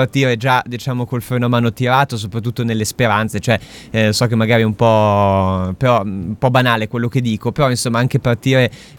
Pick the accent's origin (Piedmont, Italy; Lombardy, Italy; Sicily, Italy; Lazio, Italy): Piedmont, Italy; Castelnuovo Scrivia; l'Istituto Bassa Valle Scrivia, del quale io mi fregio di aver imparato a leggere e scrivere, diciamo, perché sono di Castelnuovo